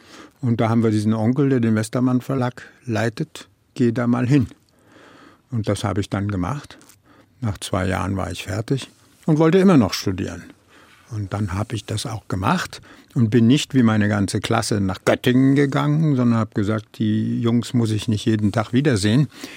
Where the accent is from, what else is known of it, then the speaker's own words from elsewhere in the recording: Silesian Voivodeship, Poland; Ich meine, ich war Schlesier und habe, so wie sich die Tür schloss, Schlesisch gesprochen.